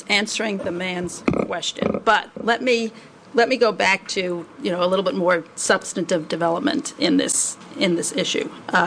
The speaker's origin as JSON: {"language": "English", "region": "New Jersey", "country": "United States", "said": "But the other change, I'm from New Jersey, so"}